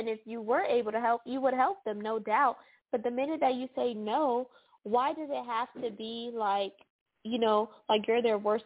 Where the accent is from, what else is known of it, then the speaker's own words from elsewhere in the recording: United States; now that, you know, I was raised in America versus my brother